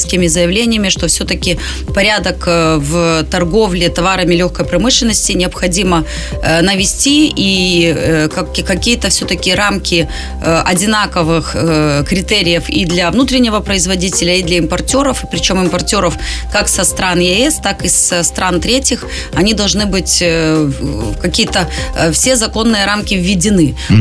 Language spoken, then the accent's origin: Russian; Belarus; невзирая на то, что мы вроде белорусы, толерантные, спокойные.